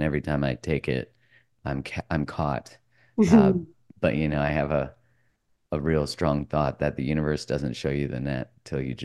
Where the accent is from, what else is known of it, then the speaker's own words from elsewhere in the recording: Canada; I'm Canadian.